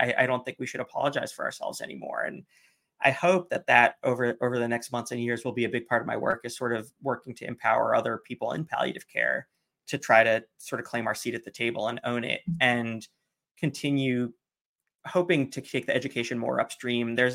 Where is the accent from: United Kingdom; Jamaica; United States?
United States; New York; I grew up in New York and would see them on holidays and we'd talk a lot